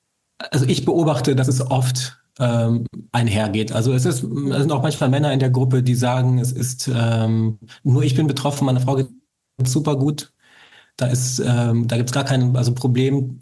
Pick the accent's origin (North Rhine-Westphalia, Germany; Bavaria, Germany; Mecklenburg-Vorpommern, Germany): North Rhine-Westphalia, Germany; Cologne; Ich bin aus Köln